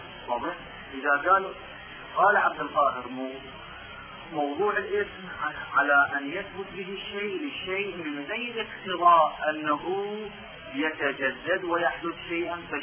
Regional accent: Iraq; احنا عندنا بالعراق

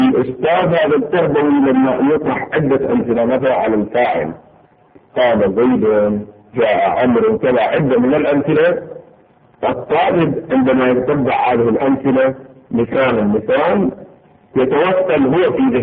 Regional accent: Bahrain; إذا لاحظونه في الأساليب الدراسية عندنا في البحرين سابقا

